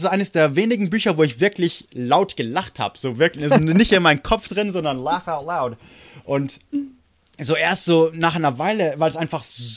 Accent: Munich, Bavaria, Germany; also München und so, also wo ich aufgewachsen bin.

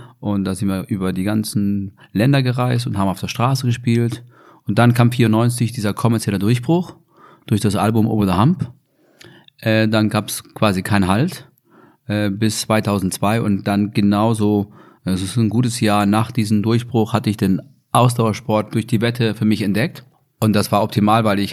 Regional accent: Ireland; German is a second language; ich bin Ire.

